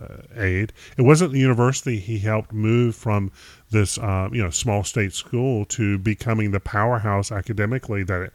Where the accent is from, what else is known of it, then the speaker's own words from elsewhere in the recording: North Carolina, United States; I'm from North Carolina.